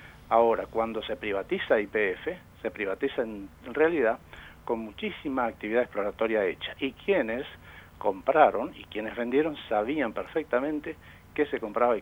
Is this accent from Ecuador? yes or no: no; Argentina; muy contentos y orgullosos como argentinos